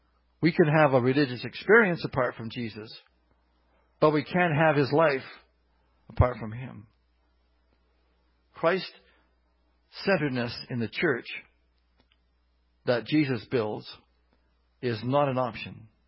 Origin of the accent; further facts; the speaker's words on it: Canada; We need to say, I'm sorry more often, not because we're Canadian